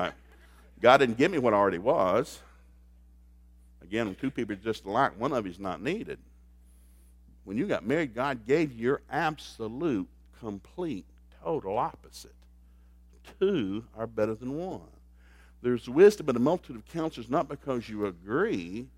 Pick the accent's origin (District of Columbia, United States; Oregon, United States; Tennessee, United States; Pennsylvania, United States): Tennessee, United States; we go to a seafood restaurant because we grew up in East Tennessee. There's no seafood restaurant in East Tennessee.